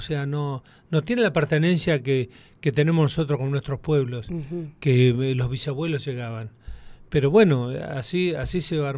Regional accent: Las Heras, Santa Cruz, Argentina; also born or lived in Puerto Deseado; Yo nací en Deseado por una cuestión fortuita, porque en realidad yo pertenezco más a la zona de Las Heras, y a la zona más rural

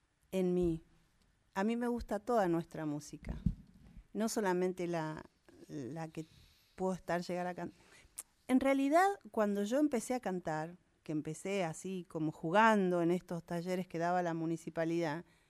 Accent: San Isidro, Buenos Aires Province, Argentina; Yo nací en San Isidro.

